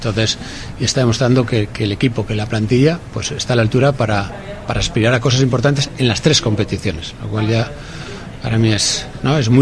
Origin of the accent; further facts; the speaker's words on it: Vitoria-Gasteiz, Basque Country, Spain; Yo soy de Vitoria